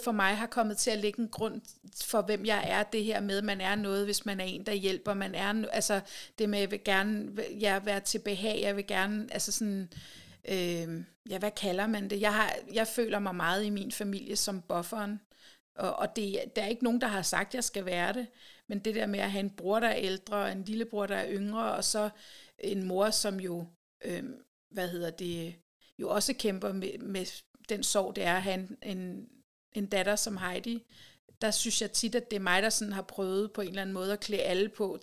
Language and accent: Danish; Rødovre, Capital Region of Denmark, Denmark; Jeg er født og opvokset i Rødovre, som en ud af, ja, fire i en børneflok.